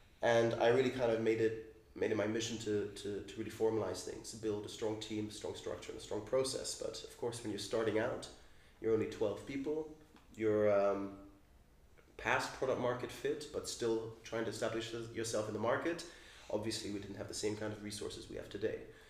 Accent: Hungary; English is a second language; growing up in Hungary, I was very far away from all the technical innovation, very far away from Silicon Valley.

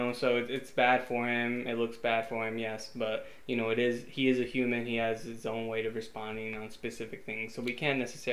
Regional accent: Michigan, United States; We are from Michigan.

